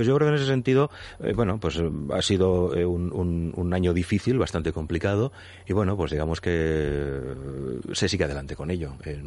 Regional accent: Barcelona, Catalonia, Spain; Y yo he conocido en Barcelona, yo soy de Barcelona

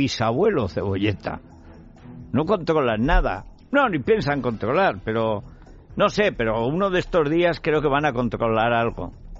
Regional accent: Teruel, Aragon, Spain; los únicos que pagamos el pato somos los de Teruel.

